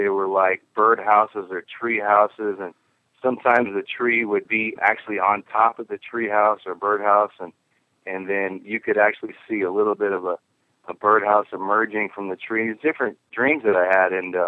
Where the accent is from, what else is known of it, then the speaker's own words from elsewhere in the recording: Oakland, California, United States; I spent a lot of time actually in Northern California painting the coast, and I grew up in Oakland.